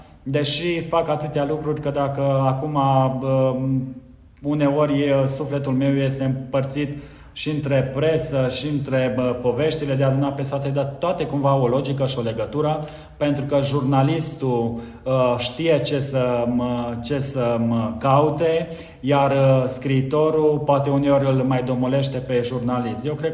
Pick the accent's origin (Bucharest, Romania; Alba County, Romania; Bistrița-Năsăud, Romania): Bistrița-Năsăud, Romania; Dumbrăvița; un articol ce am considerat eu despre satul meu natal, Dumbrăvița, cum l-am văzut